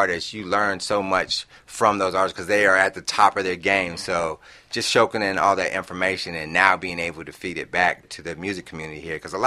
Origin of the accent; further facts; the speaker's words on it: Greensboro, North Carolina, United States; I'm from Greensboro, North Carolina. I grew up looking at the album cover